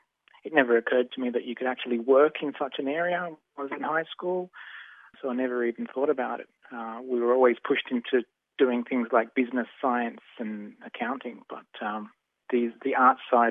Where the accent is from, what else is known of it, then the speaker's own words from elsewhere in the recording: Hornsby, New South Wales, Australia; We grew up around Hornsby. We were born there, and because of that, the proximity separated us from the community.